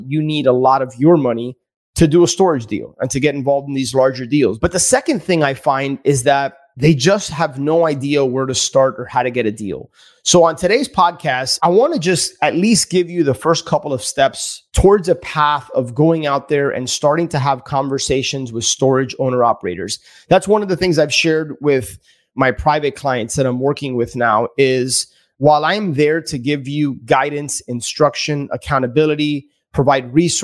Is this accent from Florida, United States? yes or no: yes; Miami, Florida, United States; I am not targeting big markets like Miami, which is where I live, born and raised in Miami.